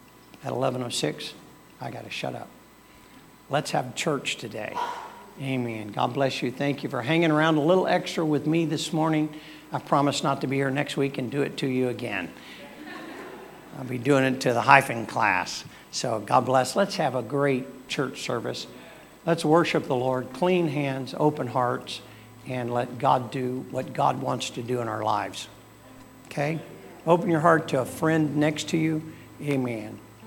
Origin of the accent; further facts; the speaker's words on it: the South, United States; I'm from the South.